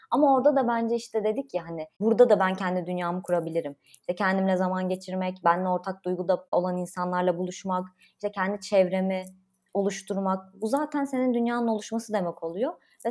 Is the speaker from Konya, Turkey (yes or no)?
yes; Konya, Turkey; moved away as an adult; ben de Konyalıyım ama İstanbul'da üniversiteyi kazandım.